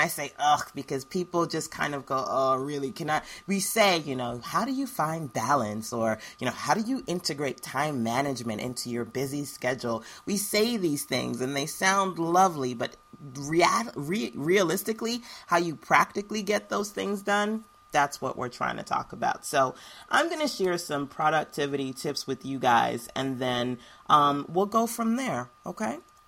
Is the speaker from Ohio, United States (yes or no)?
no; New York, United States; I grew up in New York, so, and, you know, I would work in Manhattan.